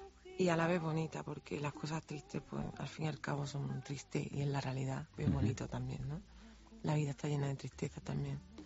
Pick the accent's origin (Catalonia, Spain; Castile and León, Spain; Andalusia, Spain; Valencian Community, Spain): Andalusia, Spain; yo soy de Andalucía, como tú te puedes dar cuenta.